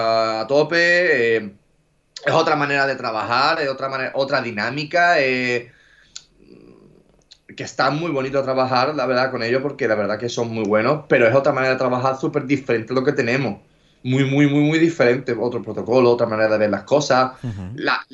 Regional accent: El Puerto de Santa María, Andalusia, Spain; yo soy un enamorado de Cádiz, pero también estoy muy enamorado de mi puerto de Santa María, que aunque sea muy pequeño, porque no es pequeño, pues tiene una vida muy tranquila, muy buena

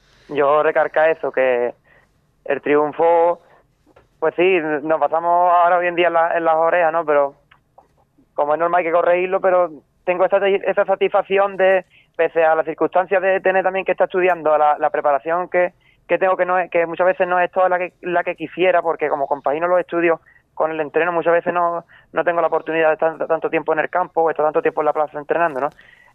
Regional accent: Arcos de la Frontera, Andalusia, Spain; Yo soy de Arco de la Frontera, pero estoy inscrito en la escuela de Ubrique, claro.

